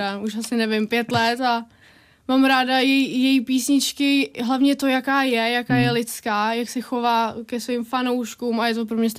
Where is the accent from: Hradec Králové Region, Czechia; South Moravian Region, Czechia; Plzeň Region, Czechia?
Hradec Králové Region, Czechia; Rtyně v Podkrkonoší; Já jsem jednou zpívala u nás v Rtyni na Dní města